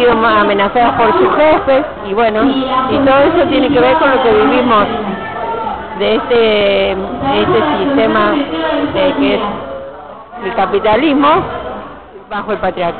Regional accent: Córdoba, Argentina; soy de Barrio Ituzaingó Anexo y integro el grupo de madres que se formó ahí en el barrio

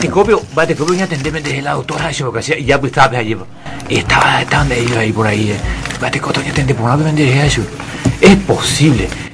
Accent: Paraguay; Paraguay, que tanto yo quiero y que tanto que yo no quiero dejar, que acá yo quiero vivir bien, quiero disfrutar la vida acá en Paraguay, mi tierra

